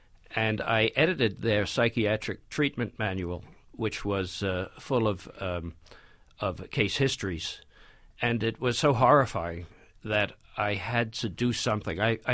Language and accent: English; Queens, New York, United States; now in Copenhagen, Denmark; I was working for an international NGO at the time, and I was sent there for a conference, and it was love at first sight.